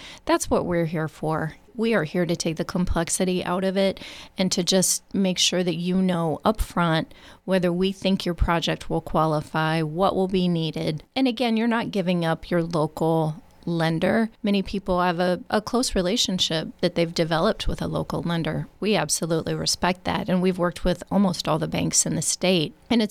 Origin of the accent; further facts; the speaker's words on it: Marion, Illinois, United States; also born or lived in Springfield, United States; I was born in Springfield. I was not raised here. I was raised in Marion, Illinois. My grandparents had a farm down there.